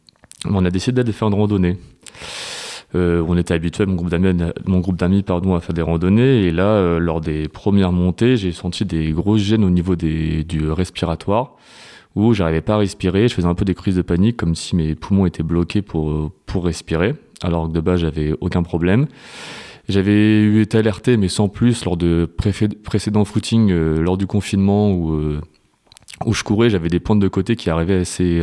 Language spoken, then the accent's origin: French; Normandy, France; now in Lyon, France; Donc moi, de base, je viens de Normandie, mais je fais mes études sur Lyon, que j'ai fini, et je travaille sur Lyon maintenant.